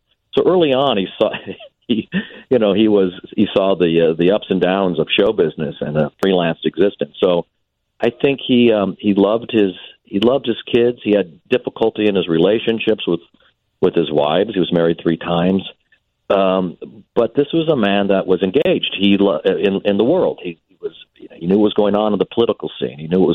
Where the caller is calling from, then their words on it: Los Angeles, California, United States; You know, I'm calling you from Los Angeles right now.